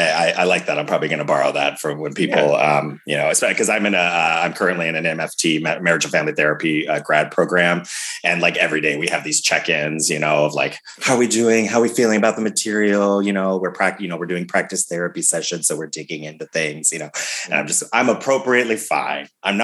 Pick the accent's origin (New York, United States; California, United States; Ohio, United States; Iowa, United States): Ohio, United States; because I grew up in Ohio, so like I really miss like everything kind of turning orange and brown